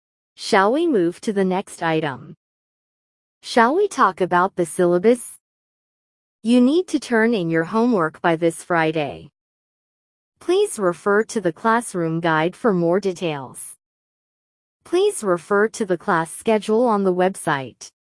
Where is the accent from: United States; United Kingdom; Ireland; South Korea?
South Korea; English is a second language; now in Canada; I am from Korea. I come from Korea. I have been teaching Korean for 10 years. I have been living in Canada for 2 years.